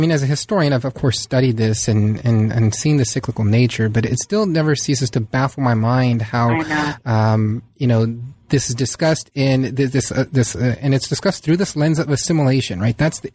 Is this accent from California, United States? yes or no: yes; San Diego, California, United States; born or raised there